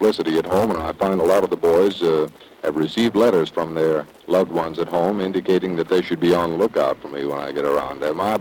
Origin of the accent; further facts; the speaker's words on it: Tempe, Arizona, United States; I find out of 7 here two boys from my hometown.